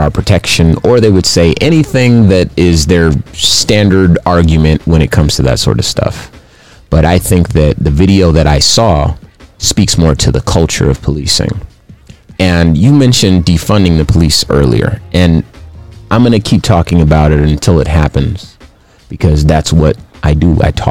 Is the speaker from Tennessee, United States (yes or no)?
no; Compton, California, United States; So I'm from Compton, okay?